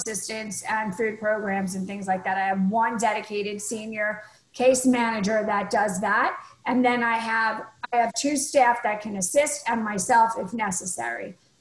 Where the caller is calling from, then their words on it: Florida, United States; It's Florida